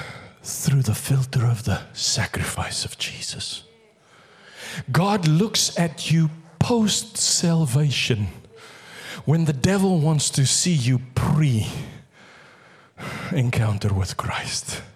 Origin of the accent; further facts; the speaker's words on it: South Africa; You know, we're from South Africa, and South Africa for many years was the diamond capital of the world.